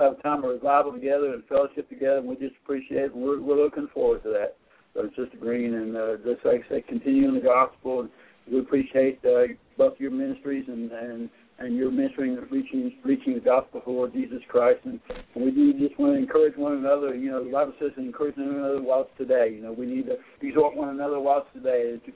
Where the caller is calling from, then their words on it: Thompson, Georgia, United States; This brother, I'm from Thompson, Georgia.